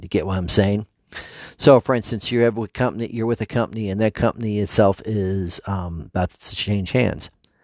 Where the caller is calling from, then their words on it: Cleveland, Ohio, United States; I'm talking to you from Cleveland, Ohio.